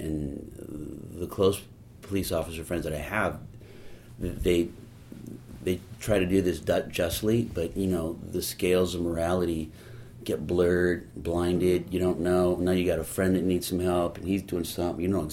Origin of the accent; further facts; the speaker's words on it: Culver City, California, United States; I'm from Culver City.